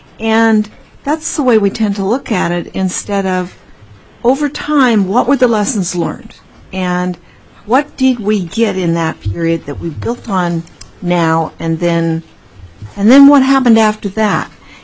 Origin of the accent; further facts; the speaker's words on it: Anchorage, Alaska, United States; though I come from Anchorage